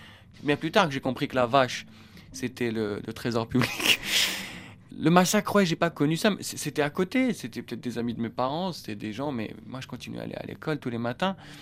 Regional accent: Algeria; peut-être le fantasme occidental de mon enfance en Algérie. Mais mon enfance en Algérie, c'était pas ça.

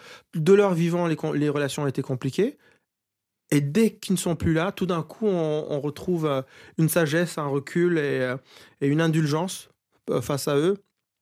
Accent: Rwanda; moi, j'ai grandi au Rwanda, et à l'époque, c'était un pays francophone

